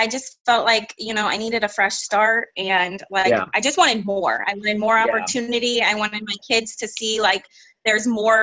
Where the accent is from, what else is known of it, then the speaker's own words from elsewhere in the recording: Illinois, United States; moved away; so I moved here from Illinois. I moved to Arizona from Illinois. I grew up there. All my family's there